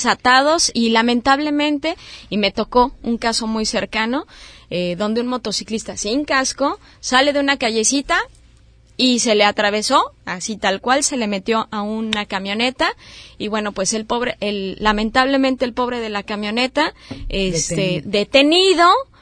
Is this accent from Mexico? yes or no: yes; Mexico; como mexicanos no tenemos memoria